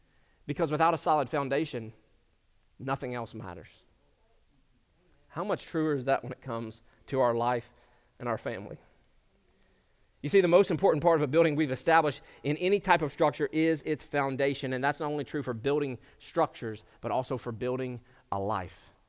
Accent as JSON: {"language": "English", "region": "Kentucky", "country": "United States", "tie": "born or raised there", "accent": "Kentucky", "said": "If you didn't know it, I'm from Kentucky originally. That's where I grew up. Maybe you can hear it. A little bit of my accent has kind of become more Virginian in the last few years"}